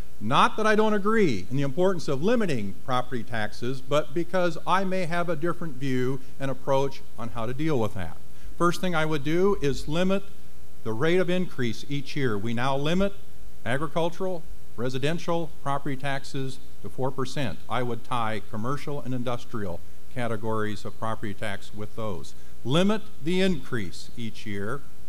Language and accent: English; Iowa, United States; I'm 52 years old, born and raised in Iowa.